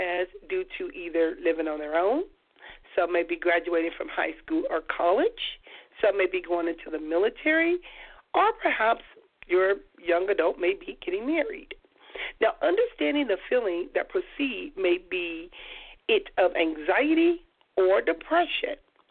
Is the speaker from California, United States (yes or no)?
yes; Compton, California, United States; growing up in Compton and just the way I grew up, I've never heard of that term before.